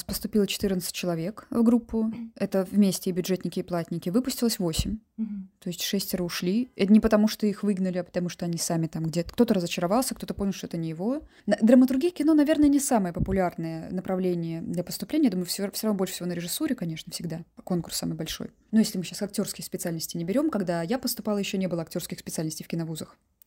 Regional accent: Samara, Samara Oblast, Russia; now in Saint Petersburg, Russia; Да, я из Самары.

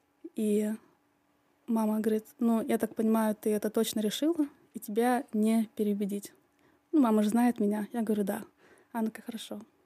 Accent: Syktyvkar, Komi Republic, Russia; Я из Сыктывкара, да, город, который маленький. Угу. Город, где, в принципе, многие друг друга знают.

